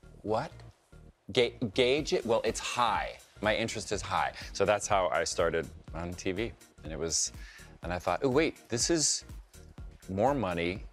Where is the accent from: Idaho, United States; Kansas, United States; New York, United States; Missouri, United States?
Idaho, United States; I'm from Idaho. I grew up in the woods with no running water.